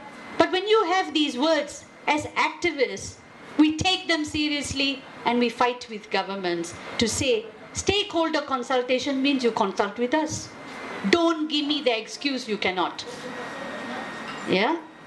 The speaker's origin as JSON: {"language": "English", "country": "Malaysia", "said": "Like I come from Malaysia."}